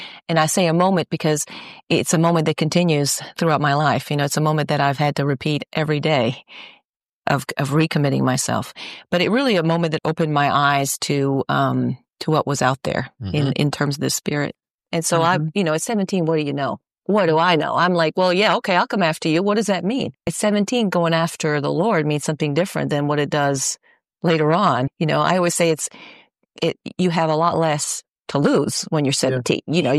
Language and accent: English; Rome, Lazio, Italy; I grew up in Italy. I grew up in Rome, right in the lap of the Vatican, as you might say.